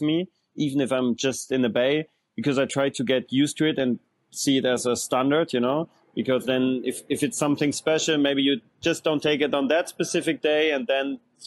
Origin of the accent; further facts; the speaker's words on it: Bavaria, Germany; English is a second language; I was like just a landlocked guy. You know, as you know, I'm from Germany, so we are far from any ocean. I'm in next to Munich, so in the south, so really far from any ocean. And then I moved into a house which is pretty close to a river.